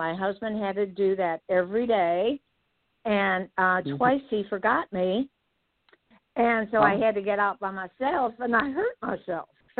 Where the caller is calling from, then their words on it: California, United States; I'm in Central Coast, Californi